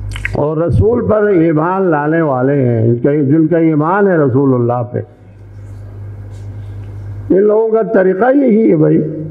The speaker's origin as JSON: {"language": "Urdu", "country": "Pakistan", "said": "ہمارا تعلق بہرحال یہ جغرافیائی اعتبار سے ہمارا تعلق اس ملک سے ہے، پاکستان سے ہے"}